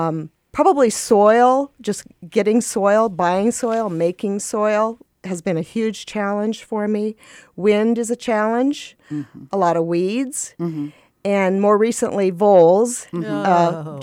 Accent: Colorado, United States; I came from Colorado where it's hot and dry.

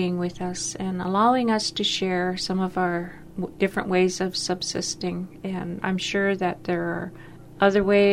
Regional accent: Klukwan, Alaska, United States; I'm from Klukwan, Alaska.

